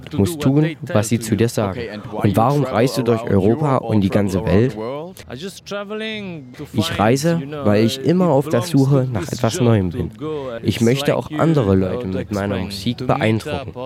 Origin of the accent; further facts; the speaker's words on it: Italy; now in Germany; Ich komme aus Italien.